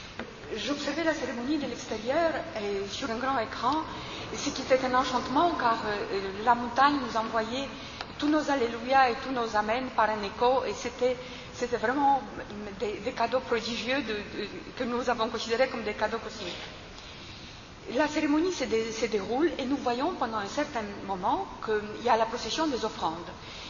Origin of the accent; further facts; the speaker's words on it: Poland; accent: Polish; French is a second language; mon français est loin d'être parfait et il me joue des tours. Et pour mon accent aussi, qui n'est pas de Bourgogne, mais qui vient de Pologne.